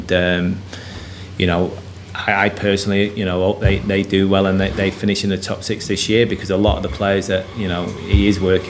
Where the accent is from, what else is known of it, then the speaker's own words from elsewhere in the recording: United Kingdom; Maybe biased as a British coach